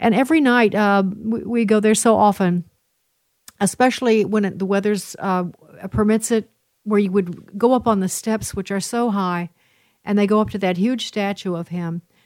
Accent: Illinois, United States; One of my favorites is, of course, I'm from Illinois, and that was his home state eventually.

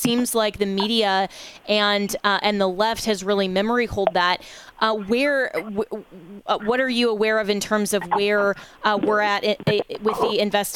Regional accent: Florida, United States; I mean, even here now in my home state of Florida

